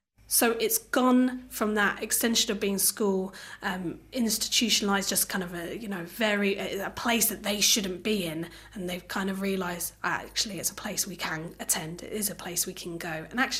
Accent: South East England, United Kingdom; I come from the Isle of Wight, so very rural place going into a very urban place.

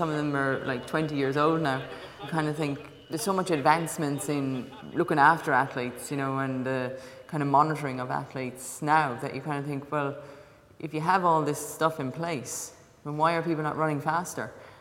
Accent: Cobh, Munster, Ireland; I'm from Cove, and Irish athlete.

